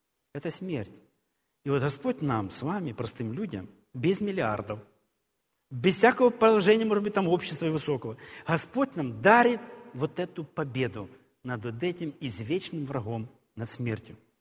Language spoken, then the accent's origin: Russian; Ukraine; Я ж как украинец.